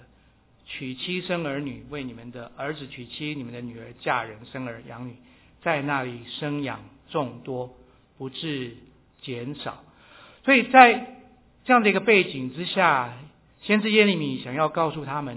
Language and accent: Chinese; Keelung, Taiwan; born there; 我出生是在台湾的基隆。基隆暖暖那各位如果有住过台湾知道暖暖是很多雨的地方。 但是我四岁的时候，随着我们的家庭搬到高雄去。